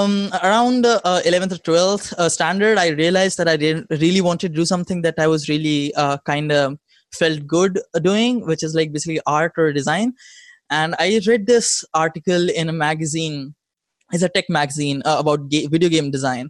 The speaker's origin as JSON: {"language": "English", "country": "India", "second_language": "English", "said": "Okay, so I'm from India, currently living in New Delhi."}